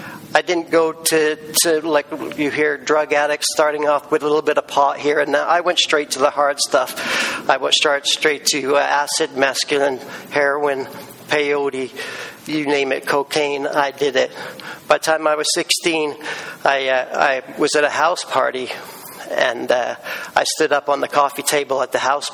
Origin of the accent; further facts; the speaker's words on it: England, United Kingdom; I was brought up in England with a so-called normal household. My dad was a banker, and my mom was a stay-at-home mom. And it was a very strict English upbringing.